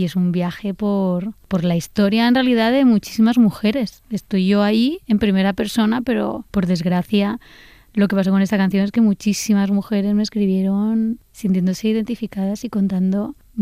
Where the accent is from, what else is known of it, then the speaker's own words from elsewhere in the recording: Úbeda, Andalusia, Spain; Porque yo soy de Úbeda, de un pueblo